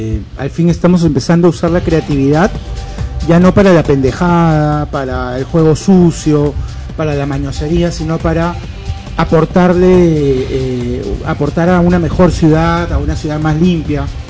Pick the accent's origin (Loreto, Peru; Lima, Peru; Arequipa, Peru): Arequipa, Peru; los escuchas saben que yo vengo desde Arequipa. Arequipa es una ciudad muy bonita, muy limpia.